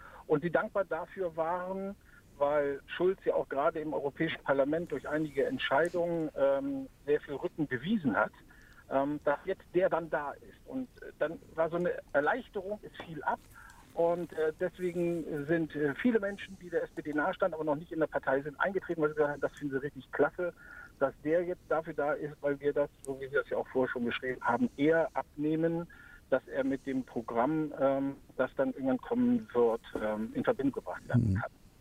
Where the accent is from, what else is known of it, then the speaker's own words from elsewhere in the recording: Schleswig-Holstein, Germany; Also ich bin ja Schleswig-Holsteiner